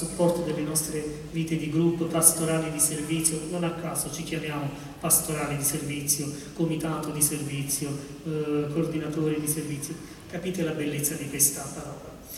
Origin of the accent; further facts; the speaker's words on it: Campania, Italy; io sono della Campania e saluto tutti i campani che sono qui, che alcuni di loro anche della mia città